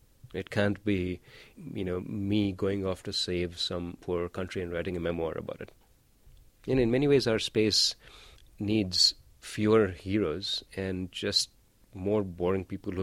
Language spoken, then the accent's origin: English; India; When I was growing up in India, you know, lived a perfectly normal middle-class life right next to a slum.